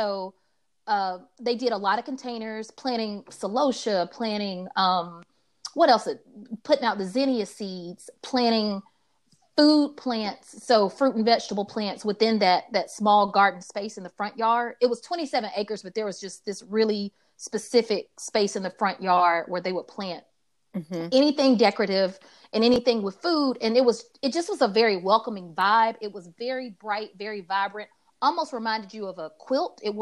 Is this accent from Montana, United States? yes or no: no; Atlanta, Georgia, United States; I grew up in Atlanta during the week